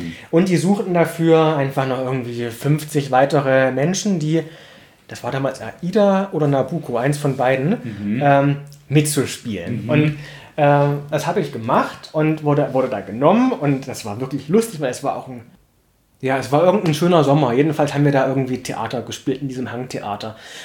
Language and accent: German; Plauen, Saxony, Germany; Da, wo ich aufgewachsen bin, in dem Stadtteil in Plauen, gab es einen Jugendclub und ein Jugendtheater